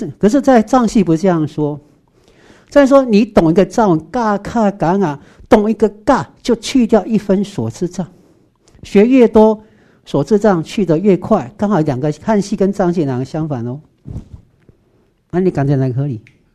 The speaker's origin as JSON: {"language": "Chinese", "country": "Taiwan", "said": "这个就是我们台湾人"}